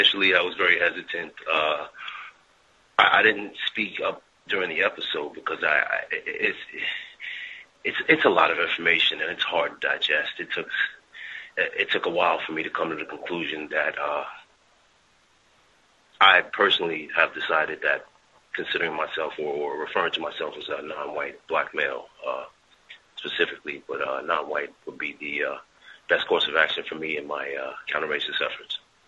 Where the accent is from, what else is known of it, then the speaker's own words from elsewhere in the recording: Pennsylvania, United States; I'm from Pennsylvania.